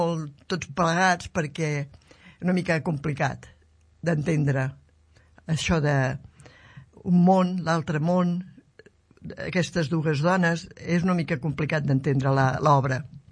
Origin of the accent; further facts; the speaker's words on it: Manresa, Catalonia, Spain; Sí, oi? Sí. El meu poble, sí.